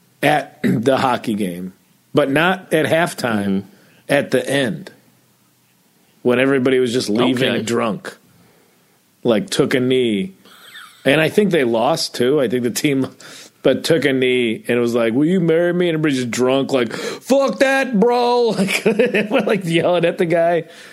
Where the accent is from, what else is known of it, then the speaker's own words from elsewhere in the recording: Addison, Illinois, United States; Well, if you want to know how irrelevant Addison, Illinois is, I'm listed as one of the notable personalities from that town on the Wikipedia page.